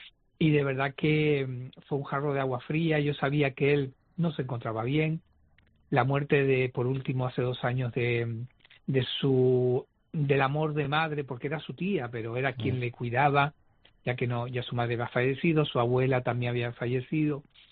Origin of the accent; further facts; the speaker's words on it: Canary Islands, Spain; era muy muy de los dejes de, sí, de nosotros, sobre todo de nuestra forma de hablar los canarios